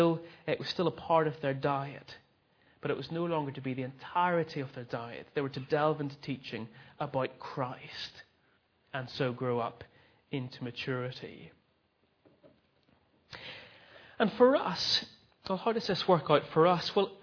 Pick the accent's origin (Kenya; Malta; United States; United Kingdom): United Kingdom; Northern Ireland; back in my home country, Northern Ireland